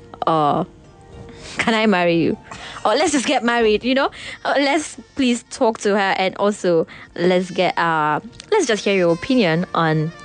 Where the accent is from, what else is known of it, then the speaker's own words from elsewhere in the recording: Delta, Nigeria; now in Lagos, Nigeria; I came from Delta. You just shot yourself. Stop lying. By the way, I came to Lagos already taken.